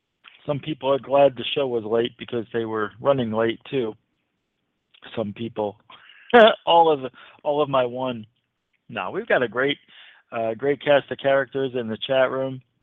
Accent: Phoenix, Arizona, United States; being that I'm from the Phoenix area.

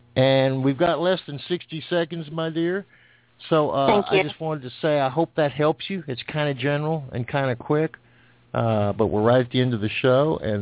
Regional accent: Plainfield, New Jersey, United States; born there; Hey, I was born in Plainfield, New Jersey. That was a while ago.

